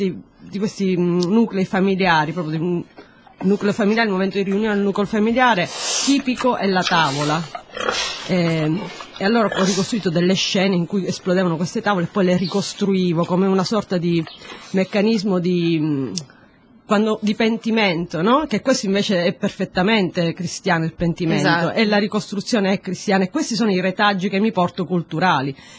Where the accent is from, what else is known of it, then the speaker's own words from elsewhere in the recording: Sicily, Italy; sono siciliana, e per una persona di Malta il fatto che io dica sono siciliana dà un senso di appartenenza a un'isola